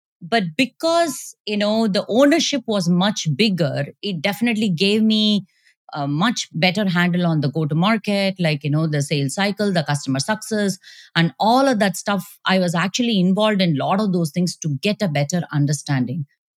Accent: India; moved away as an adult; now in United States; So I grew up in India. I grew up in a joint family that gives a lot of character building of who I am right now.

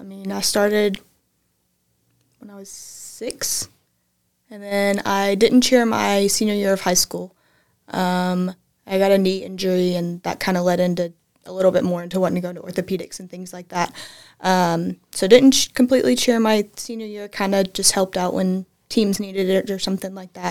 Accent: Columbia, Tennessee, United States; also born or lived in California; Okay, so I was actually born in California. My dad was in the Marines. I'm originally from Columbia, Tennessee, which is about 45 minutes south of Nashville.

